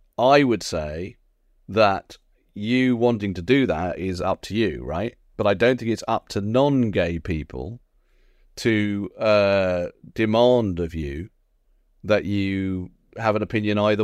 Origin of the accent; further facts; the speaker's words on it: United Kingdom; The demand that as a British Jew I still have to answer for the actions of the Israeli government is itself racist.